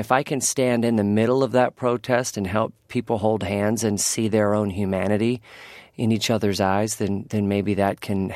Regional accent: Richmond, Virginia, United States; You can always work back in Richmond, Virginia, my hometown.

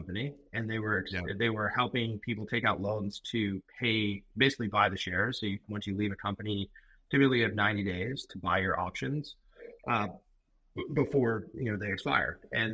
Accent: Palo Alto, California, United States; I grew up in Palo Alto.

